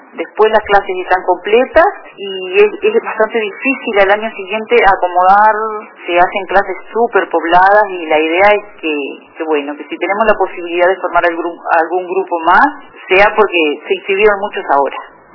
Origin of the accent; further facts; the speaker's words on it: Uruguay; ¿viste cómo somos los uruguayos?